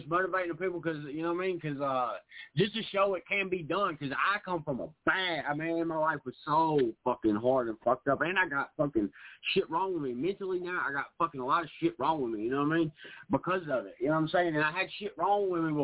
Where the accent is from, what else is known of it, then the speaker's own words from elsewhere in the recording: South Bronx, New York, United States; I'm from South Bronx.